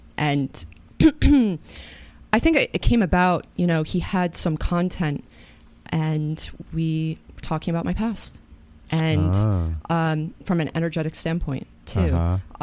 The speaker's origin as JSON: {"language": "English", "town": "Katonah", "region": "New York", "country": "United States", "tie": "born or raised there", "said": "I grew up in Katona."}